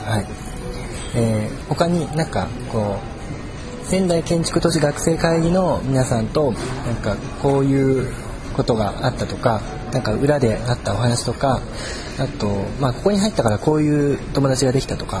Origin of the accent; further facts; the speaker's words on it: Canada; 僕はカナダの出身なんですけども、